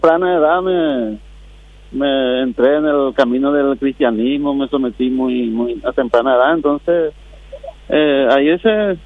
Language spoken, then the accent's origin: Spanish; Central, Paraguay; porque como paraguayo y como del Departamento Central, todos queremos que Paraguay sea mejor.